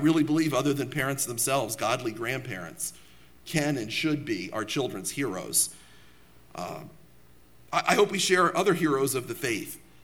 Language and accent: English; Baltimore, Maryland, United States; And all of that for my hometown team, the Baltimore Orioles.